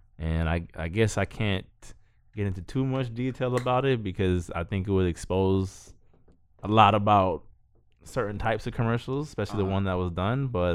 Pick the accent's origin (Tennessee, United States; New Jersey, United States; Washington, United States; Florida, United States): Florida, United States; Miami; now in Los Angeles, United States; I was born and raised in Miami, spent my whole life here in 305, been a Dade County resident as long as I can remember. Recently moved to LA a little more than a year ago